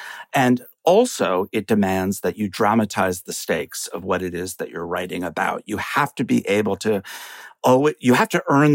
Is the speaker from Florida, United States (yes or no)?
no; Chappaqua, New York, United States; I don't know that politically growing up in Chappaqua had that much of an impact on me, except I guess what I'll say is that it was a very insulated environment